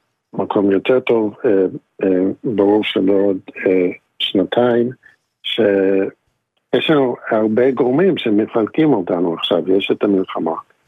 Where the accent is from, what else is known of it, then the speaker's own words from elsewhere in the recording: United States; Hebrew is a second language; now in Israel; אני עליתי מארצות הברית לפני 30 שנה, לא יודע אם שומעים, אבל הילדים שלנו נולדו פה